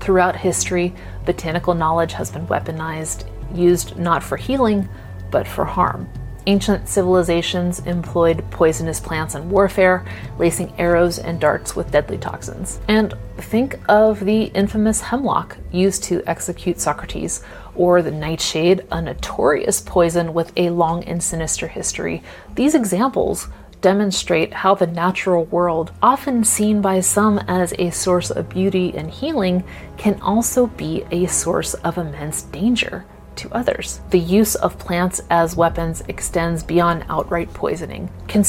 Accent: United States; which as an American, all I can say is, yep.

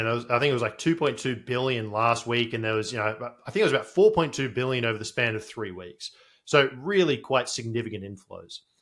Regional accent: Australia; I'm an Australian.

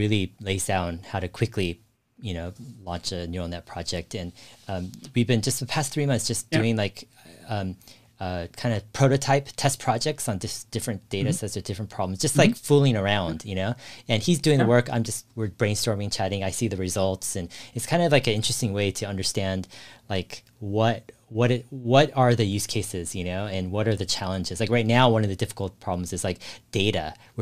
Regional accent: San Jose, California, United States; I grew up in San Jose.

